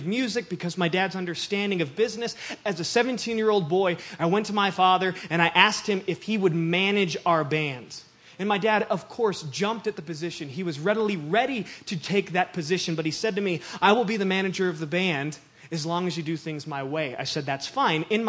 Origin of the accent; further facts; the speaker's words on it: Utah, United States; I grew up in Utah, so certainly I'd heard of Jesus Christ.